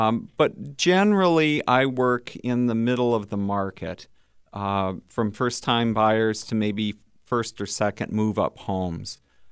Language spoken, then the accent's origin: English; Ann Arbor, Michigan, United States; Well, I grew up in Ann Arbor and went through the Ann Arbor Public Schools, the University of Michigan.